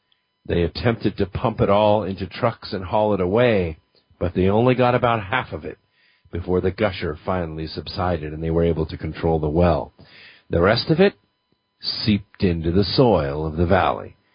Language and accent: English; Huntington Beach, California, United States; I grew up in Huntington Beach.